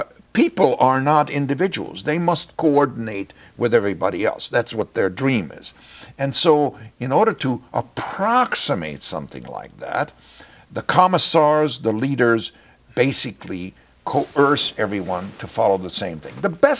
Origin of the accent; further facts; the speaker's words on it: Hungary; I grew up in Hungary. I was born on the eve of the Second World War, and when I was around 8 years old, the Hungarian government turned communist.